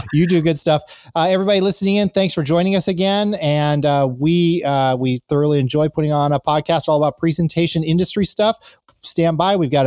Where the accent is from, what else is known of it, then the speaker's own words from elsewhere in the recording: Midwest, United States; I'm from the Midwest originally.